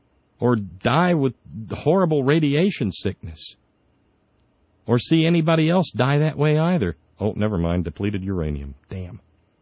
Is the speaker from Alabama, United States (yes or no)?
yes; Alabama, United States; when I was a kid growing up in Alabama